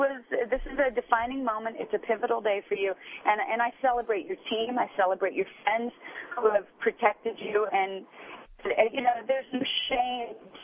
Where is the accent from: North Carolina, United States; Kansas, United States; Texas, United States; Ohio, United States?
Kansas, United States; Wellsville; There are people from my hometown of Wellsville, Kansas